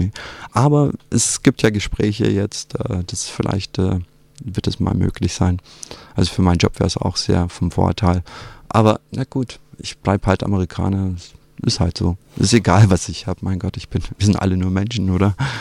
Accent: Munich, Bavaria, Germany; born there; Also wenn die Mutter Amerikanerin ist, sind die Kinder auch Amerikaner, obwohl ich in München geboren wurde. Und ja, ich bin halt Amerikaner

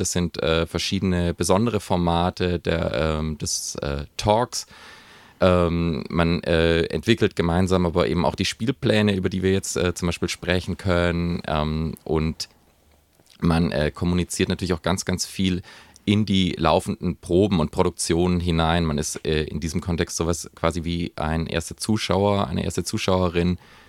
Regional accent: Sigmaringen, Baden-Württemberg, Germany; Ich komme aber ursprünglich aus Sigmaringen, also eine gute Stunde von hier. Dort bin ich geboren und aufgewachsen.

